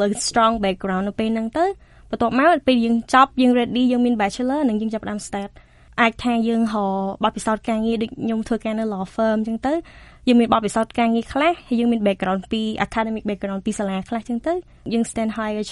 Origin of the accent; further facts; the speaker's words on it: provinces, Cambodia; ខ្ញុំកើតនៅខេត្តហើយខ្ញុំរៀននៅខេត្តអញ្ចឹងខ្ញុំដឹងថាខ្ញុំអត់សូវមានឱកាសច្រើនដូចសិស្សនៅម្បាញ់ទេ